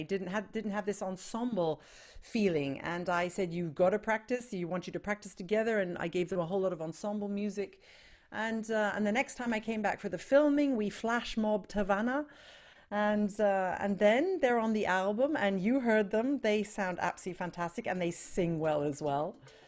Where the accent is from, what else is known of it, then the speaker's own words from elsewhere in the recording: England, United Kingdom; moved away as an adult; I came from England.